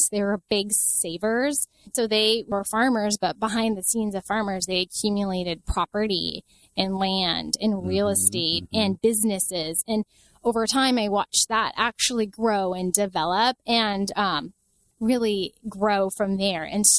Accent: Seattle, Washington, United States; And I grew up in Seattle, so it was like the Microsofts and the Starbucks and Nordstrom's

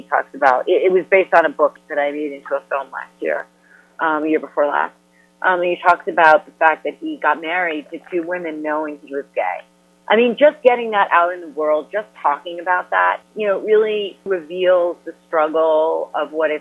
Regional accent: New York, United States; I grew up in New York. This is a very, you know, open community, at least on the face of it.

